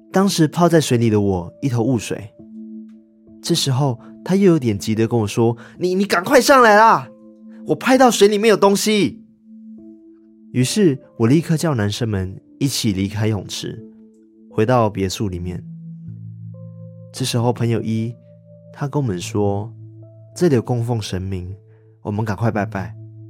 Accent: East Malaysia, Malaysia; 我今天要分享的都市传说呢是我家乡的都市传说

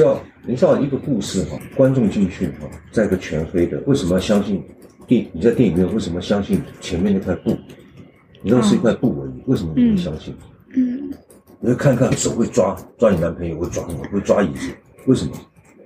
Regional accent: New Taipei, Taiwan; 我是在乡下长大的，在台北县乡下的。

